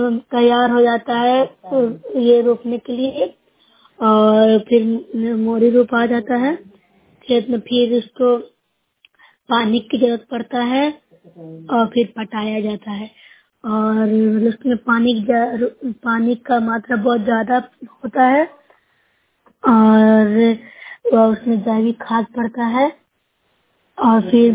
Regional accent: Bihar, India; मैं नूसरा प्रखंड से हूँ, जिला नालंदा की रहने वाली हूँ।

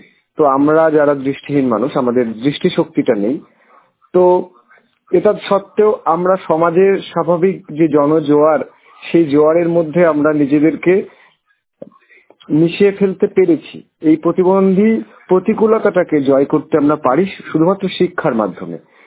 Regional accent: Krishnanagar, West Bengal, India; আমার বাড়ি নদিয়া জেলার কৃষ্ণনগর।

